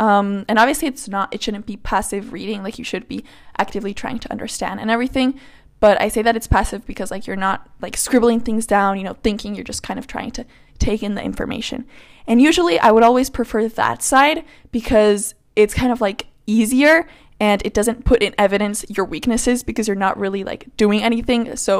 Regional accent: Colombia; And I was like, "Mister, I come from Colombia."

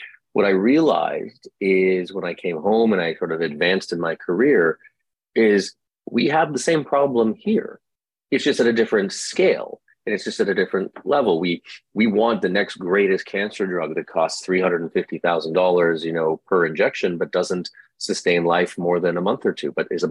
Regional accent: Toronto, Ontario, Canada; now in United States; born and raised in Toronto, Canada, but I've been in the United States for 25 years.

